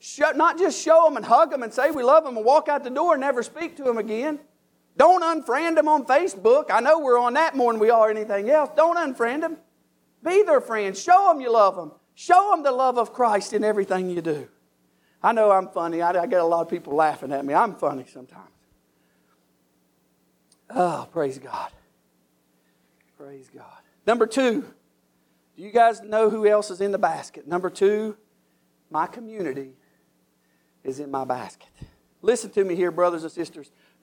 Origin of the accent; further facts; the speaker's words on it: West Virginia, United States; I'm from Boone County. I know all of you can tell how I talk